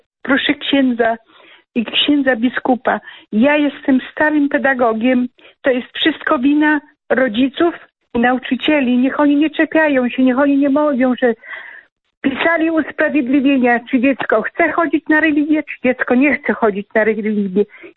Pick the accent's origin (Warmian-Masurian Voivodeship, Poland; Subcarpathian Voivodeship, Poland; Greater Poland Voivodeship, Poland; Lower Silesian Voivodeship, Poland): Warmian-Masurian Voivodeship, Poland; Olsztyn; ja jestem z Olsztyna, mnie tu znają